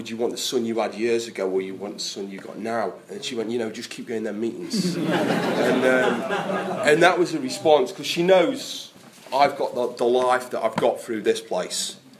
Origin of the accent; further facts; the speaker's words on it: Stoke-on-Trent, West Midlands, United Kingdom; I'm from Stoke